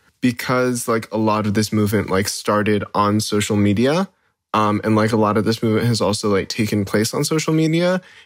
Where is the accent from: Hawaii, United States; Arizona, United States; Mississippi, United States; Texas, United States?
Hawaii, United States; This one kind of hits home for me because I grew up here in Hawaii.